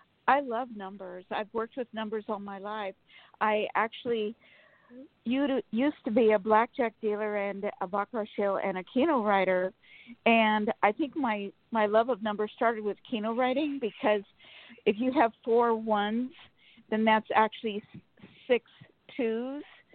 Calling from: California, United States; from California.

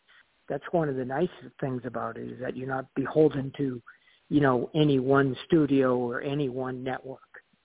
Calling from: Colorado, United States; Calling from Colorado right now, but tomorrow it would be L.A., so I'm kind of hopscotching around these days.

